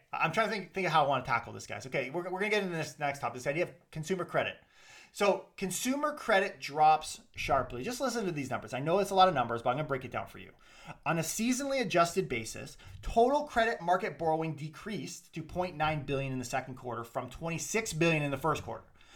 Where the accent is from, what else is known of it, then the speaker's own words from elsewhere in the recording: Canada; So to the consumer, right? So us as a Canadian